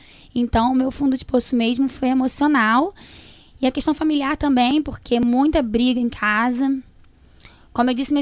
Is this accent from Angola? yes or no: no; Niterói, Rio de Janeiro, Brazil; Eu sou de Niterói, né? Ali tem a orla.